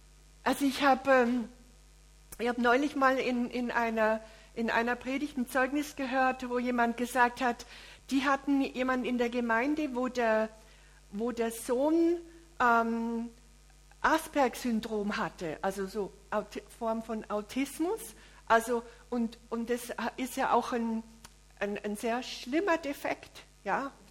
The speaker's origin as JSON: {"language": "German", "town": "Munich", "region": "Bavaria", "country": "Germany", "tie": "born or raised there", "said": "wo ich aufgewachsen bin in München, da war eine Kirche, in die wir immer gegangen sind und das war an der Isar"}